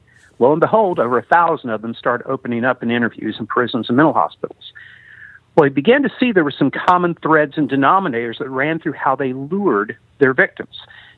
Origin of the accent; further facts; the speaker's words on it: Florida, United States; Well, I grew up in the North Florida Panhandle, just below Tallahassee, East Panama City, a little fishing town of about 1,200 people